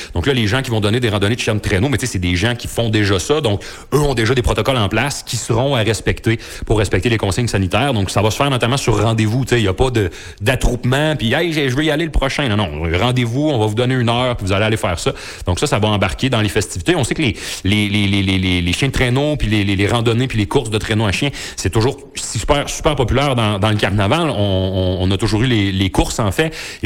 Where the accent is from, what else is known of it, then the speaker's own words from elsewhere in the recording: Quebec, Canada; Moi, je viens de l'Abitibi, puis dans le coin de Val-d'Or, ils font ça